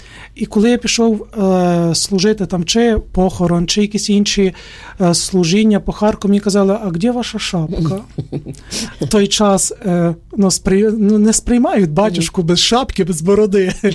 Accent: Bubnyshche, Ivano-Frankivsk Oblast, Ukraine; Село Бубнище, недалеко біля Гошівського монастиря. Угу. Таке дуже мальовниче гірське селище.

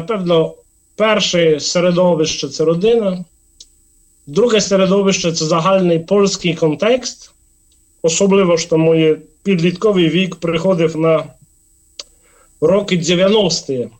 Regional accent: Poland; Ukrainian is a second language; Я поляк, родився в Польщі

